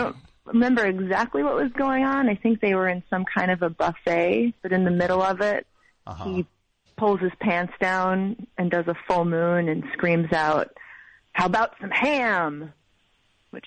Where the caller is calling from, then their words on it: Ithaca, New York, United States; I'm calling from Ithaca, New York.